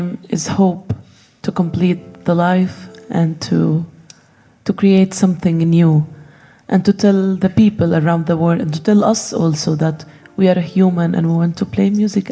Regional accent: Gaza, Gaza Strip, Palestine; English is a second language; Palestinian music band, born and raised in Gaza since we were kids together.

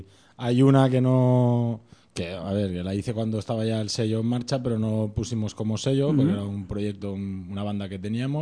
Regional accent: Carcaixent, Valencian Community, Spain; en radio, en Carcaixent, de mi pueblo, teníamos un programilla cuando éramos jóvenes.

